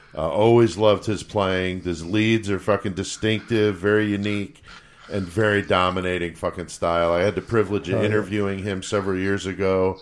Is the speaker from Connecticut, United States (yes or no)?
yes; Connecticut, United States; Of course, we're from Connecticut